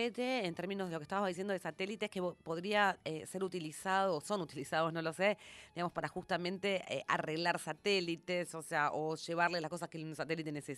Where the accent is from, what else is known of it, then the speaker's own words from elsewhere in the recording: Argentina; como nosotros argentinos tenemos como algo así que forma parte de la idea que tienen de nosotros